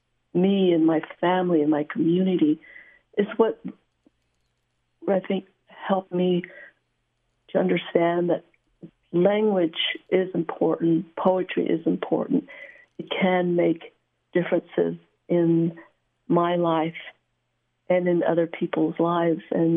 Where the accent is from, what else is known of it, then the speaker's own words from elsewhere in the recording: United States; first language Navajo; English is a second language; I was taught Navajo when I was growing up. It was actually my first language, but I didn't learn how to read it until many years later.